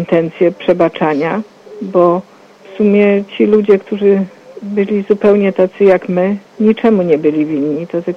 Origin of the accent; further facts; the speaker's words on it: Wrocław, Lower Silesian Voivodeship, Poland; Jestem właśnie wrocławianką